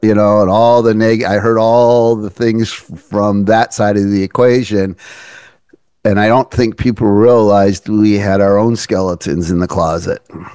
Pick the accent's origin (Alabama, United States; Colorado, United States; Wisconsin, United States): Wisconsin, United States; Milwaukee; I grew up in Milwaukee, a Roman Catholic.